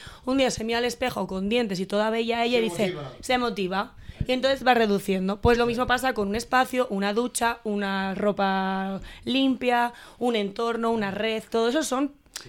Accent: Zaragoza, Aragon, Spain; Esto es un ejemplo así como muy radical, muy a lo bruto, que soy de Zaragoza.

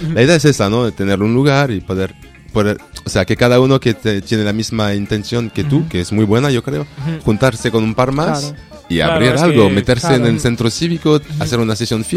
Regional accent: France; Yo vengo de Francia, ¿no? Y conozco Francia y España. Francia y Barcelona, mejor dicho.

